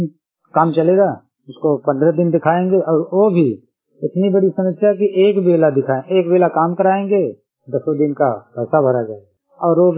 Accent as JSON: {"language": "Hindi", "town": "Mirzapur", "region": "Uttar Pradesh", "country": "India", "said": "मैं मिर्जापुर का रहने वाला हूँ, मिर्जापुर जिगनौड़ी, जिगनौड़ी मिर्जापुर उत्तर प्रदेश। मेरी उम्र लगभग 38 साल, पिन कोड 231001।"}